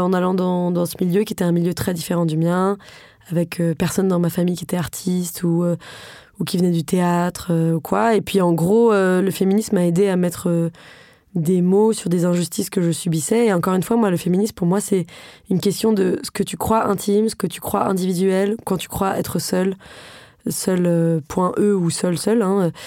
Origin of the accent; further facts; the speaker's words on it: Paris, Île-de-France, France; j'ai grandi à Paris, je suis fille de deux parents qui vont très bien, de classe moyenne supérieure. J'ai grandi à Paris, j'ai fait des études très privilégiées, très, très réputées.